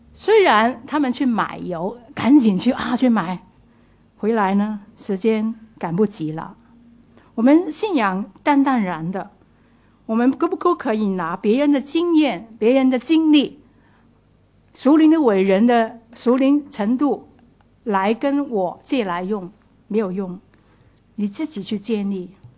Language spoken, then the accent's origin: Chinese; Guangdong, China; accent: Cantonese; 我们广东话很传神，抌心抌肺